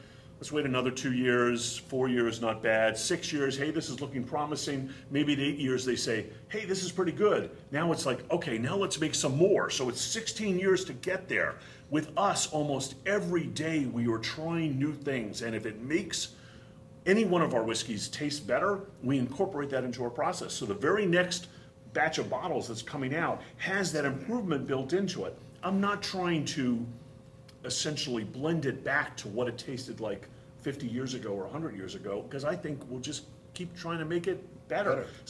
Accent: Boston, Massachusetts, United States; accent: Boston; moved away as an adult; now in Cleveland, United States; You know, you can probably tell from my very thick Boston accent that I'm from Boston. You know, I moved here about 11 years ago.

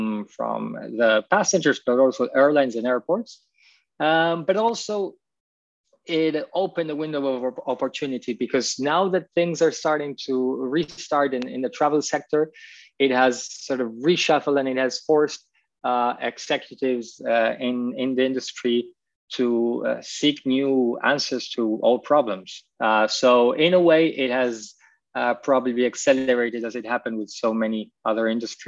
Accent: Argentina; English is a second language; moved away as an adult; also born or lived in United States; now in Italy; I'm originally from Argentina. I was trained as an engineer and an economist there. I moved to the US, I did a business school there. And after business school, I moved to Italy, where I'm living right now.

